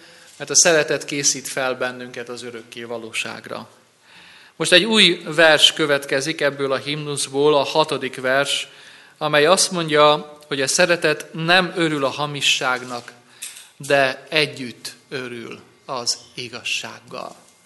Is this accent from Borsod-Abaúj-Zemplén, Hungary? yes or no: yes; Ózd, Borsod-Abaúj-Zemplén, Hungary; Én emlékszem arra, hogy amikor gyerek voltam, milyen volt az Ózdi strand. Én ózdi gyerek vagyok, és az Ózdi strandra jártunk annak idején fürödni.